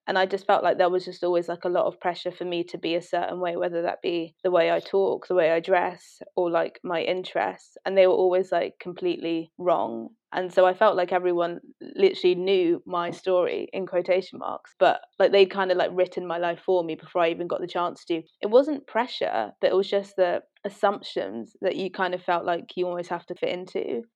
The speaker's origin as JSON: {"language": "English", "region": "London", "country": "United Kingdom", "tie": "born or raised there", "said": "Yeah, so born and raised in London, okay, to two Nigerian parents."}